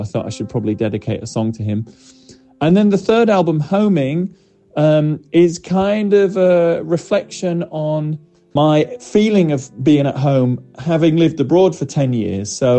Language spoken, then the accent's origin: English; Yorkshire and the Humber, United Kingdom; moved away; growing up in North Yorkshire, in the Yorkshire Dales specifically.